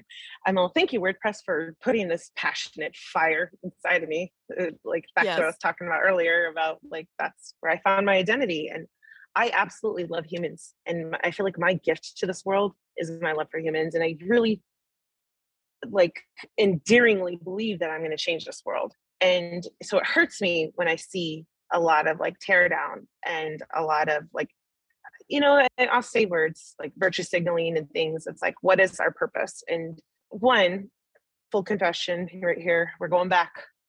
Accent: Reno, Nevada, United States; my tribe is located in Nevada, like just outside of Reno, which is my hometown.

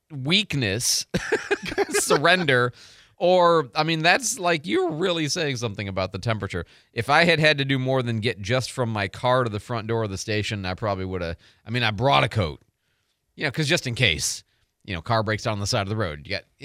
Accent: Detroit, Michigan, United States; also born or lived in Chicago / Champaign / St. Louis; And I've lived in Chicago, and we've lived in Champaign and St. Louis, and we know what cold. I mean, I grew up in Detroit, for goodness sakes.

